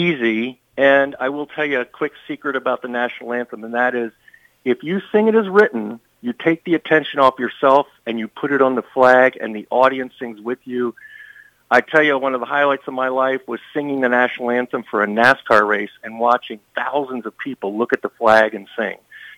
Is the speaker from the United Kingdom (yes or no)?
no; Pennsylvania, United States; now in Wisconsin, United States; Growing up in Pennsylvania, I was in a community. There were eight communities in my high school, so yeah, I have.